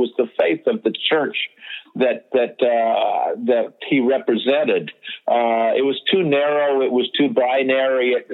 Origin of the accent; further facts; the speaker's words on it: California, United States; I grew up during in the Bay Area during the Summer of Love and all that.